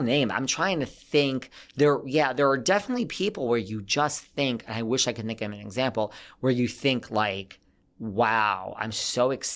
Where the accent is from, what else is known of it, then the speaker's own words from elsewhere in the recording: New York, United States; I said like, you know, I'm from New York and like, you know, we're outspoken, like New Yorkers